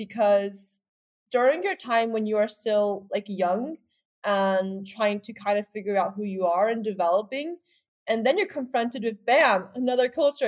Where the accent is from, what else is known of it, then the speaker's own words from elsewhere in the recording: Hungary; I was a third culture kid in that sense because I grew up in Hungary and not in China, which was where my parents grew up in.